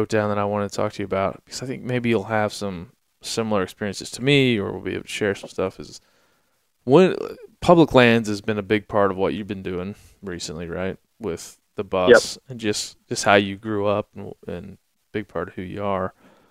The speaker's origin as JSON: {"language": "English", "region": "Maryland", "country": "United States", "tie": "born or raised there", "said": "I grew up on the East Coast in Maryland, and we hunted Green Ridge State Forest, like, was our backyard."}